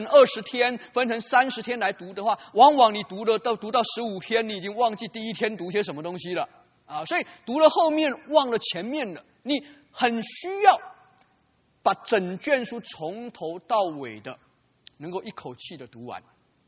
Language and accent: Chinese; Taiwan; also born or lived in Taipei; 的时候谈到我自己的家乡啊，因为那是一个在台湾等于与世隔绝的地方啊。